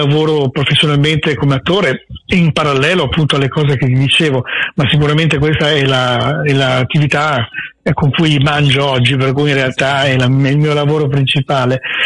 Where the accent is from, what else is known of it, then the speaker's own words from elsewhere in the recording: Turin, Piedmont, Italy; io veramente sono torinese, ho anche base in questa zona.